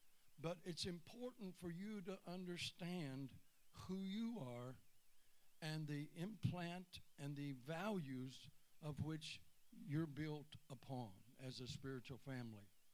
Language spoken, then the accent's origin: English; Texas, United States; Aloha, y'all. I'm from Texas originally.